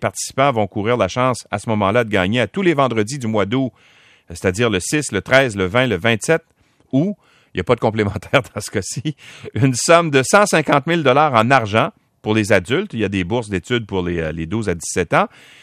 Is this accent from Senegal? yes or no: no; Canada; Et si on revient chez nous, au Canada